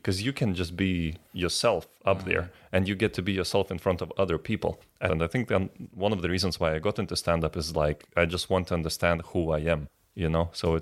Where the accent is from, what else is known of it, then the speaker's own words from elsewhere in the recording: Lithuania; English is a second language; Maybe it's because, like, I'm from Lithuania.